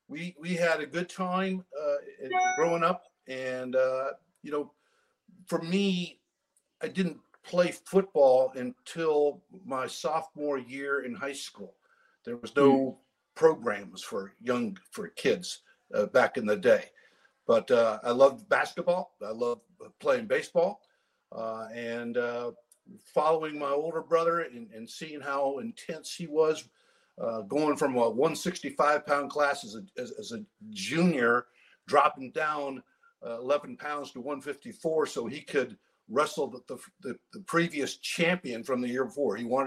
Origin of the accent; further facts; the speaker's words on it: Maine, United States; born there; But I grew up, I was born in Maine. They're from Maine.